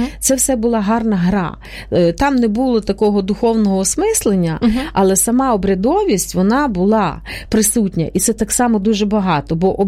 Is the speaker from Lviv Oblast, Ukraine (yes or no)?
yes; Yavoriv, Lviv Oblast, Ukraine; я ж виросла в Західній Україні, так, і народилася там. І моє таке вже шкільні роки, скажімо, такі усвідомлені роки, вони пройшли в Яворові. Це на самому кордоні з Польщею, це вже останній, фактично, районний центр перед Польською Республікою.